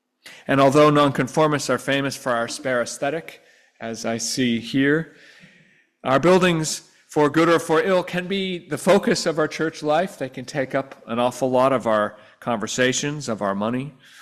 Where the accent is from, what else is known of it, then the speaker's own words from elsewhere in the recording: Vermont, United States; now in England, United Kingdom; I grew up in Vermont, and I think is she in New Hampshire now?